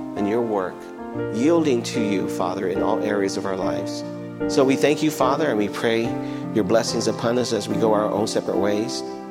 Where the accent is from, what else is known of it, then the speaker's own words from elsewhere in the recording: United States; No, I'm not Chinese. I'm not Chinese. You know, I'm American.